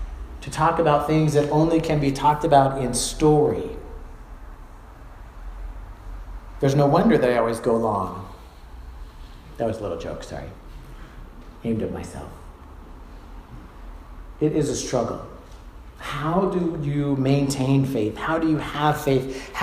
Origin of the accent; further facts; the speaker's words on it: Sacramento, California, United States; I like to think of it that way since I'm from Sacramento